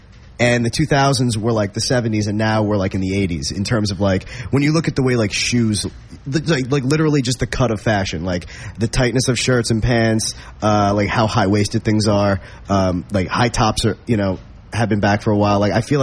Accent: New York, United States; I'm from the New York area, so I'm very loyal to the hip hop on that side of the world.

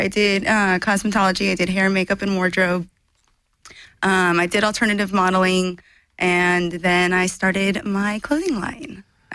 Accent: Los Angeles, California, United States; Northridge.

